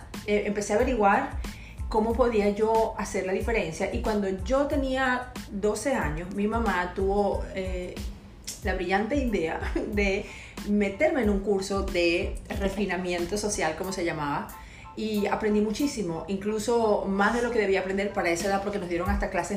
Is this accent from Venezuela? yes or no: yes; Venezuela; now in United States; yo nací y me crié en Venezuela, pero me vine bien jovencita a los Estados Unidos. Ya tengo más de 25 años acá.